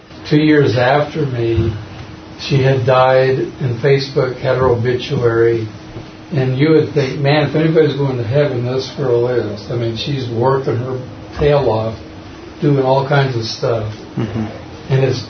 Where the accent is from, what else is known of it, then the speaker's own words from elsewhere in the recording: Boulder, Colorado, United States; I grew up in Boulder